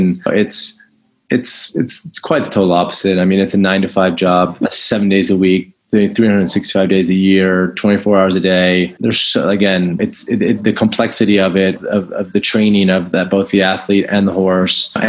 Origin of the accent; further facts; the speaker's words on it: United States; because I'm American